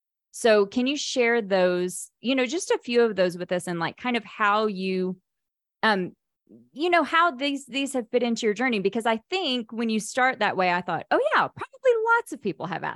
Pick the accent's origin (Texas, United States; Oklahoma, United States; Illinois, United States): Oklahoma, United States; You know, I grew up in Oklahoma. We used to call ourselves the buckle of the Bible Belt.